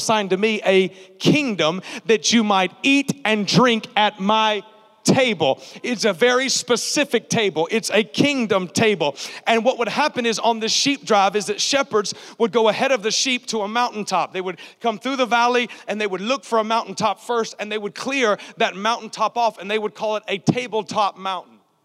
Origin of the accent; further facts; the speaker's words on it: Nashville, Tennessee, United States; now in Orlando, United States; I'm really from Nashville, but I live in Orlando, okay?